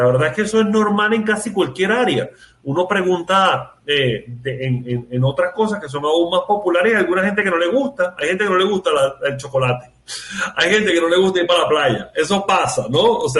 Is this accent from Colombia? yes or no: no; Venezuela; moved away as an adult; now in Panama; desde una empresa de transformación educativa que fundé aquí en Panamá en el año 2015, cuando me mudé desde Venezuela, ¿no?